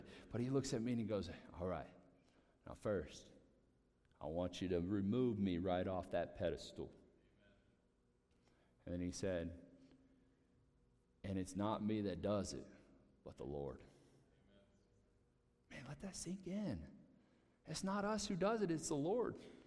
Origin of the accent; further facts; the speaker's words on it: Virginia Beach, Virginia, United States; born there; I was born in Virginia Beach, Virginia, right? I've come a long way.